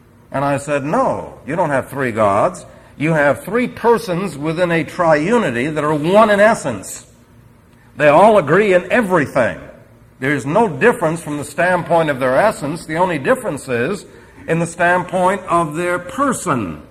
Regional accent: New York City, New York, United States; Now remember, I was raised in New York City, so I never had the opportunity to learn the other side of the picture.

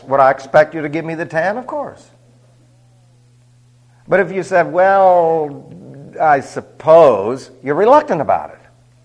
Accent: New York, United States; It's strange, but I was raised in New York, and there was no maybes about it.

